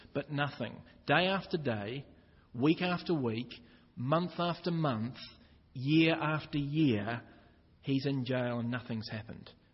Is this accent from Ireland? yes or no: no; Northern England, United Kingdom; but I come from Northern England.